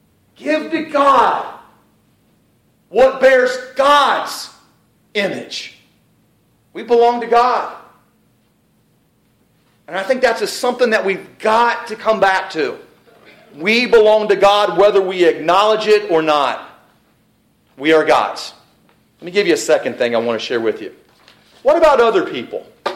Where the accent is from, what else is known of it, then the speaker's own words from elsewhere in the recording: Cincinnati, Ohio, United States; When I grew up in Bible classes in Cincinnati, and then after I moved eventually, I noticed that every time we came to this passage, people would talk about taxes.